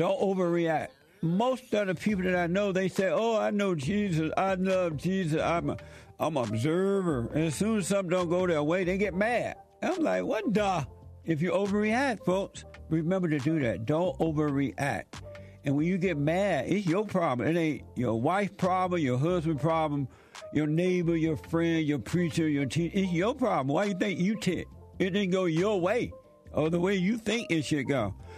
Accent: Alabama, United States; Homeboy, he's from Russell County. I'm from Barber County.

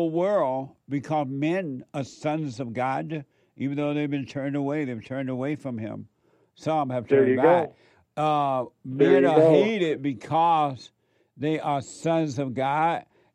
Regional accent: Alabama, United States; And Charles and I grew up

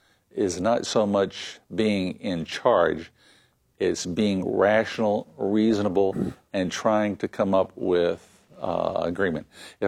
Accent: East Coast, United States; And so I grew up on the East Coast, and I was blessed by having a good family.

